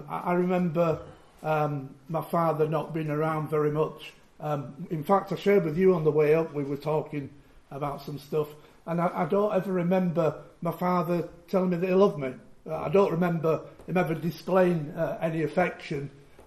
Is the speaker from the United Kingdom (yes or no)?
yes; Leeds, Yorkshire and the Humber, United Kingdom; now in York, United Kingdom; I'm from Leeds in Yorkshire. I now live in York. My mother was a nurse. She was a practicing Roman Catholic. I've got a younger brother.